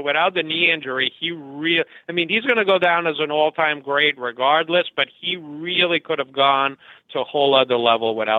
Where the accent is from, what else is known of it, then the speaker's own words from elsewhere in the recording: Padua, Veneto, Italy; I've been following Serie A since the mid-80s. I grew up in Padova.